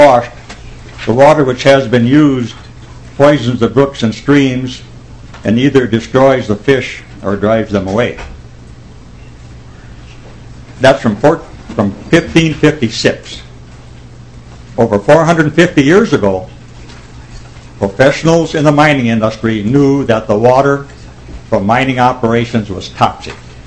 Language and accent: English; Soudan, Minnesota, United States; from Sudan, Minnesota, an old mining town.